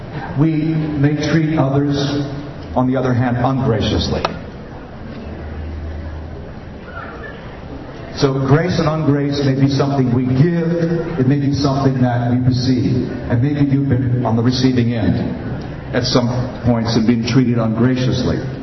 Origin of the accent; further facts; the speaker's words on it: Florida, United States; born there; moved away; also born or lived in London; I was born in Florida, this state, and lived mainly in the eastern U.S. at that time. Moved to London on the mission team in 1982.